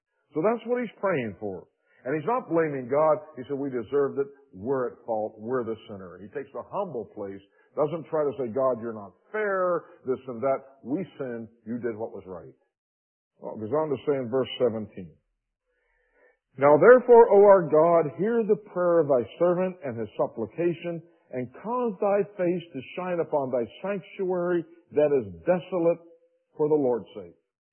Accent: Pittsburgh, Pennsylvania, United States; I came from Pittsburgh, so it'd be a Pittsburgh Steeler example for me, you know.

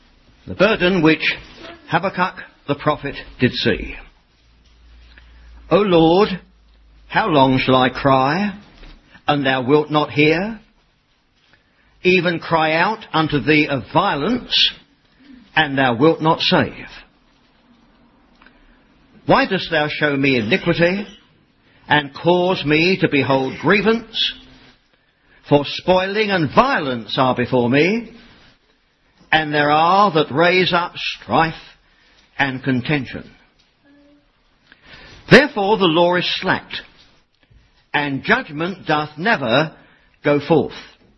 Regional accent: London, United Kingdom; Now, since I'm from the London area, I should probably say at the end, uck

